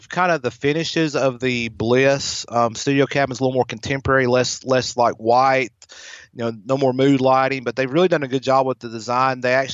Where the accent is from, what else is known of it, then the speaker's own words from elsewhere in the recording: the South, United States; accent: Southern; I'm a Southern boy, as you can tell by my accent.